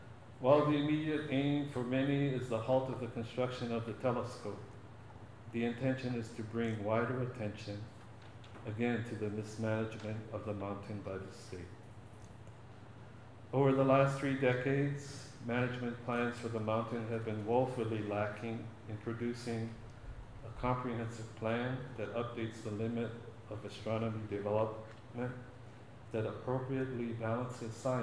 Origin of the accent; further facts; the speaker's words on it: Keoho Mauka, Hawaii, United States; also born or lived in Kealakekua; I was hanai to my maternal grandfather at the age of 3 and grew up under his care in the area known as Keoho Mauka on the slopes of Hualalai.